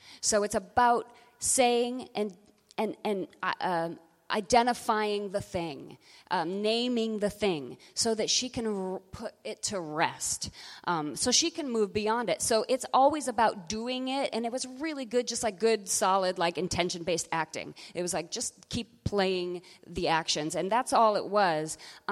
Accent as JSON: {"language": "English", "region": "Colorado", "country": "United States", "lives_now": "New York, United States", "said": "I'm from Colorado, so, you know, it's always, living in New York is always like a bit of a vice."}